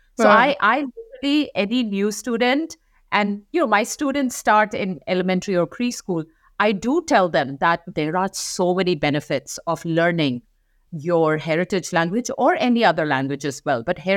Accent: India; now in United States; I grew up in India, then I moved to US

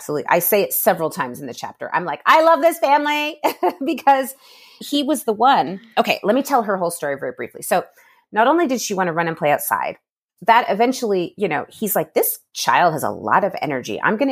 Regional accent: Canada; born there; And I'm ashamed that, I mean, I'm Canadian born.

